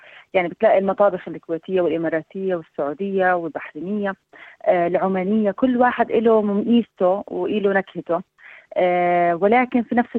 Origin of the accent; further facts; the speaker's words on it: Doha, Qatar; now in Australia; اصولي فلسطينيه ولكن من مواليد الدوحه، وهذا شيء يعني بفتخر فيه انا